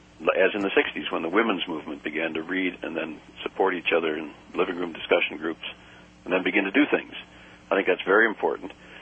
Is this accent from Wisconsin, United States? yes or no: yes; Wisconsin, United States; I mentioned earlier, I'm from Wisconsin, and I went to college, the very end of my college period.